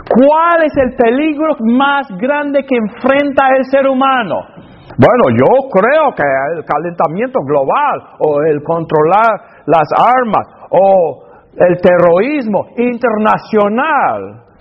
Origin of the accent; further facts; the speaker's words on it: Alabama, United States; Porque de ahí soy, yo soy de Alabama.